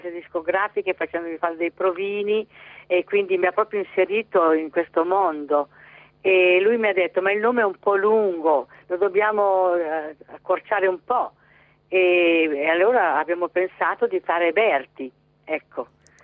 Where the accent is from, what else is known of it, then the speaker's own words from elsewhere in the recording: Emilia-Romagna, Italy; Il mio cognome è quello, è un cognome diciamo lombardo, ma io sono nata e vivo in provincia insomma di Reggio Emilia e sono emiliana